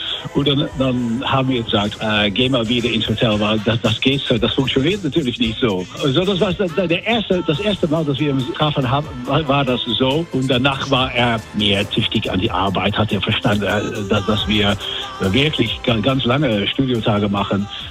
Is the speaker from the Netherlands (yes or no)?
yes; Netherlands; German is a second language; wir sind Holländer